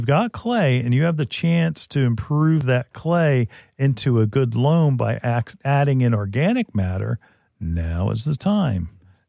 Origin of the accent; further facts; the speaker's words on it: New Jersey, United States; But in Northern Jersey, absolutely. There's a lot of, I mean, my hometown where I lived, you know what the name of my street was?